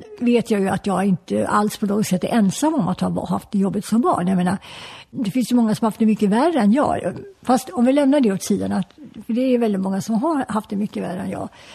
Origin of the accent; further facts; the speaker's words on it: Gothenburg, Västra Götaland County, Sweden; när tanterna hemma i Göteborg eller Sävedalen där hon bodde sa att jag såg … på tv igår kväll.